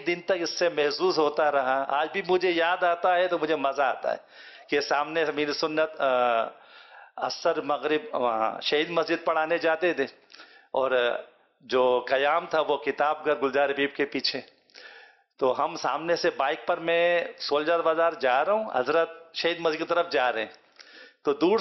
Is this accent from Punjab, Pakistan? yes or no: no; Mardan, Khyber Pakhtunkhwa, Pakistan; first language Pashto; Urdu is a second language; مادری زبان میری پشتو ہے, پیدائش یہاں کی ہے تو اردو صاف ہو گئی ہے اور پشتو ذرا آگے پیچھے ہو گئی. ہم لوگ مردان سے تعلق ہے